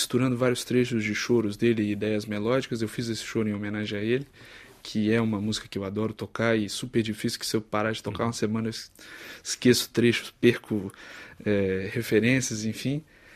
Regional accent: Brasília, Federal District, Brazil; Uma em parceria com amigos queridos de Brasília, de onde eu venho.

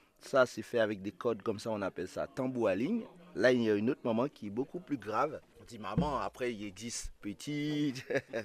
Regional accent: Haiti; je viens d'Haïti.

